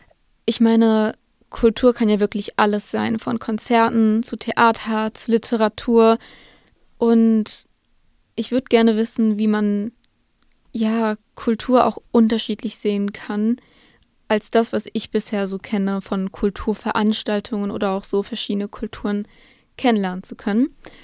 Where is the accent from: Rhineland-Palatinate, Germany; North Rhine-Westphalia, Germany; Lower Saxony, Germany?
North Rhine-Westphalia, Germany; Marl; Das Ding ist, dazu muss man sagen, ich komme ja auch aus Mal.